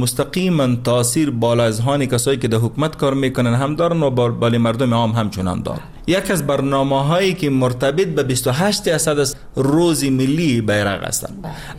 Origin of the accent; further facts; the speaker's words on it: Afghanistan; ما افغان هستیم